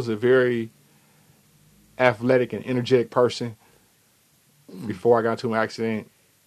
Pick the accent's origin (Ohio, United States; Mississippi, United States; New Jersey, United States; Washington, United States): Ohio, United States; Dayton; I'm from Dayton, Ohio, and I'm going to be 40 years old this year on September the 2nd.